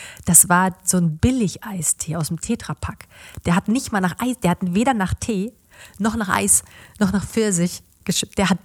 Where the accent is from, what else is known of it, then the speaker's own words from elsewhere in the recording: Mecklenburg-Vorpommern, Germany; Chemnitz ist aber auch eine andere Ecke. Ich komme aus Mecklenburg.